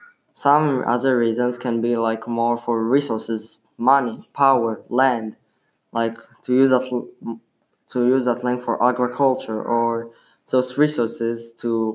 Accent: Israel; English is a second language; I'm from Israel, so I've heard and saw a lot of wars and rockets.

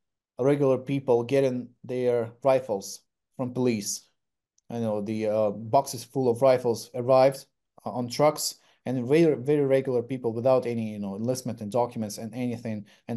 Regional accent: Donetsk Oblast, Ukraine; English is a second language; I grew up in Eastern Ukraine, in Donbas, and my hometown is under Russian occupation right now.

